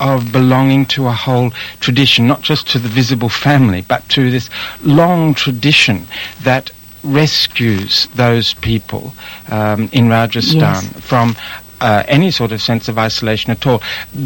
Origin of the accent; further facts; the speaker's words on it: Australia; And of course, being an Australian, what I've got really is Christianity, and Catholicism as such isn't my bag at all.